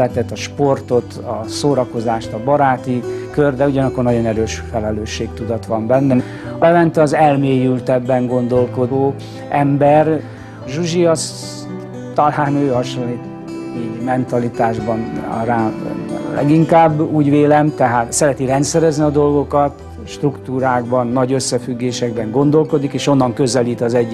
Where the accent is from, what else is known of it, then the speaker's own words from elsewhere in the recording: Budapest, Hungary; born there; Budapesten születtem, de szüleim vidékiek.